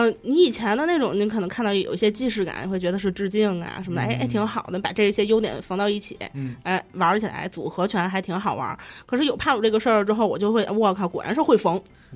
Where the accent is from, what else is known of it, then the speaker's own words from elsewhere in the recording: Tianjin, China; 因为作为一个天津人，咱们的哏儿都之魂，这个时候就被激发出来了。